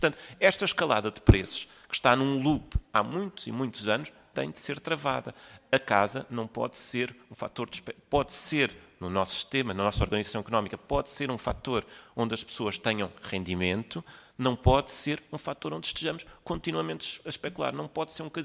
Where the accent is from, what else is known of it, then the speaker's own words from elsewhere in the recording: Portugal; como português, como do sul da Europa